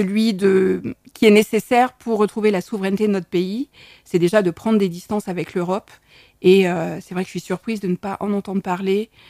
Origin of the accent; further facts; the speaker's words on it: Paris, Île-de-France, France; moved away as an adult; Je suis originaire de Paris et j'ai eu la chance de venir m'installer en Saône-et-Loire et en Bresse il y a plus de 25 ans